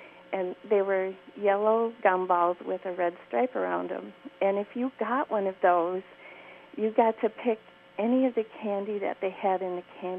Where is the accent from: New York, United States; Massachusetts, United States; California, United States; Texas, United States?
Massachusetts, United States; Cohasset; I grew up in Cohasset